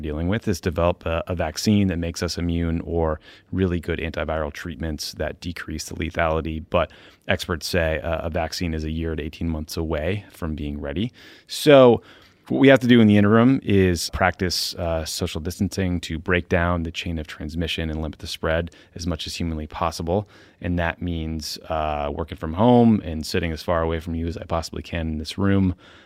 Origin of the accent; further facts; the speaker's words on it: Boston, Massachusetts, United States; But it felt like a terrorist attack on my hometown.